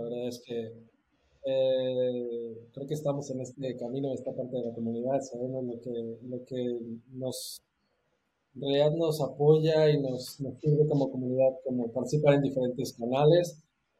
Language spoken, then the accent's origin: Spanish; Mexico; now in Germany; yo actualmente, bueno, yo soy mexicano, pero actualmente radico en Alemania